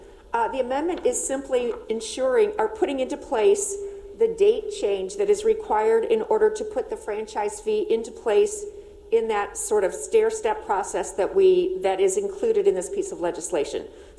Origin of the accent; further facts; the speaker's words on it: St. Louis, Missouri, United States; Yes, I am from St. Louis, and I will take your inquiry.